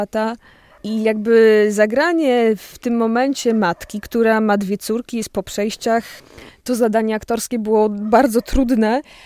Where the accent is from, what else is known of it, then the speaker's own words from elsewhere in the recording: Białystok, Podlaskie Voivodeship, Poland; now in Bielsk Podlaski, Poland; Ja jestem z Białegostoku, natomiast wyszłam za mąż. No i jestem już teraz z Bielska Podlaskiego.